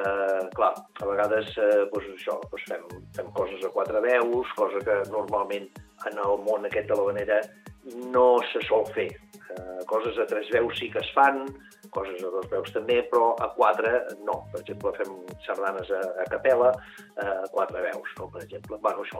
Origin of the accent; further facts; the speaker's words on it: Blanes, Catalonia, Spain; jo sóc de Blanes